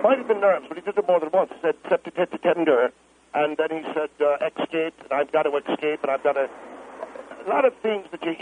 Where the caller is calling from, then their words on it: Gainesville, Florida, United States; I'm in Gainesville, Florida